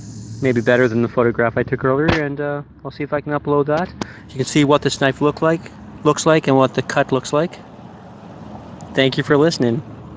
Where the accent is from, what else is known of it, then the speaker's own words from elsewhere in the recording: Canada; Yep, I'm Canadian, so our milk is in bags, not in jugs or in bottles.